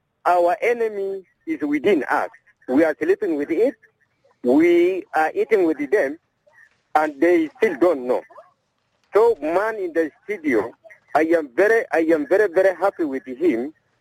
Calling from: Juba, Central Equatoria, South Sudan; You know, I'm calling within Juba, Jebeleng.

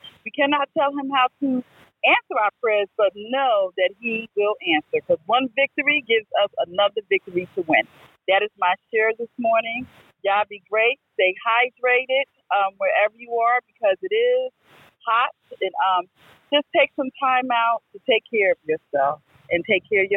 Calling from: New Jersey, United States; I'm calling from North New Jersey

